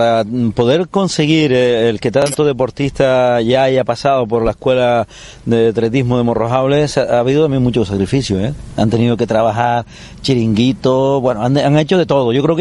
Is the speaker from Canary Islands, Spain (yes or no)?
yes; Canary Islands, Spain; porque al fin y al cabo todos somos canarios